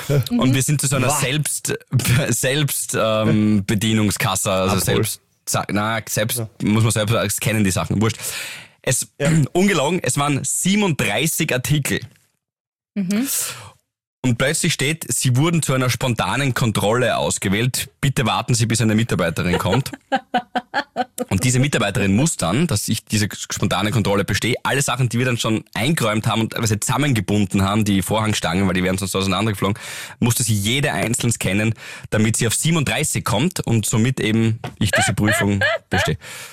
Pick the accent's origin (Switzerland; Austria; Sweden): Austria; Graz, Styria; Wir sind ja Grazer Buben.